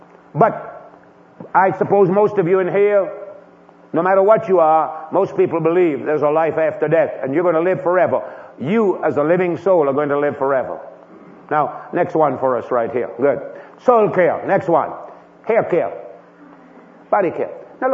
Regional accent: Florida, United States; I'm from Florida. A lot of people come to Florida and want to get a tan.

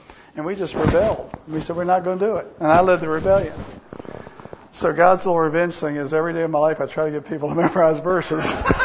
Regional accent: Virginia, United States; My background is I was raised in the South. I was in Virginia. Virginia's a lot like Oklahoma in rural areas.

